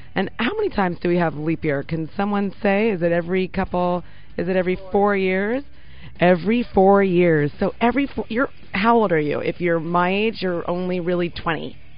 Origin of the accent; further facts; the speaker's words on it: San Mateo, California, United States; Now, Josie and I are both Bay Area brats, and as I was reading in her bio, I'm from San Mateo, so Bay Area would be California